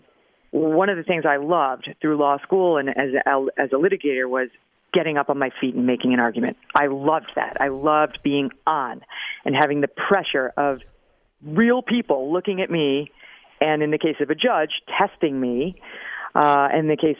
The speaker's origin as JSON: {"language": "English", "town": "Albany", "region": "New York", "country": "United States", "said": "I'm from Albany, New York."}